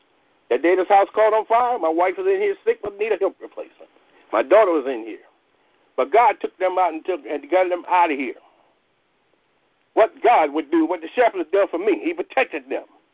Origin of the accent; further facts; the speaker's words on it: South Carolina, United States; From the country, y'all know we raised those types of things. I'm from South Carolina.